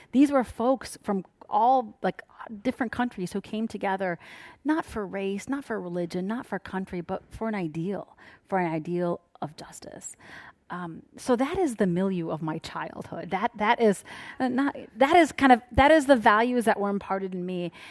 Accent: Sheffield, Yorkshire and the Humber, United Kingdom; born there; I was born in England, in Sheffield, England. My father was getting his PhD. He had a scholarship from Iraq, which is where my family is from.

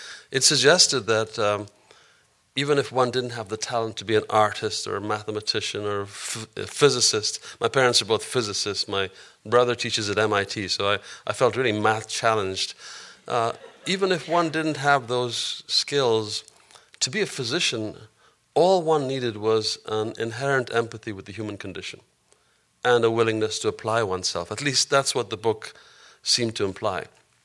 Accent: Ethiopia; I grew up in Africa. I grew up in Ethiopia.

